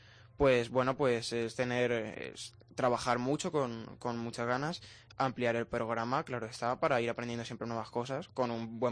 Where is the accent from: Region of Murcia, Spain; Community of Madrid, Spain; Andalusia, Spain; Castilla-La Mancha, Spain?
Castilla-La Mancha, Spain; Albacete; pianistas de Albacete, de mi ciudad, ¿no? Pues lo cual me hace estar aún más satisfecho, ¿no? Por ser en mi tierra, claro.